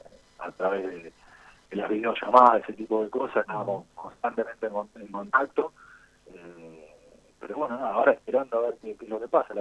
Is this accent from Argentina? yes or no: yes; Quilmes, Buenos Aires Province, Argentina; No, yo soy de Zona Sur, yo soy de Quilmes.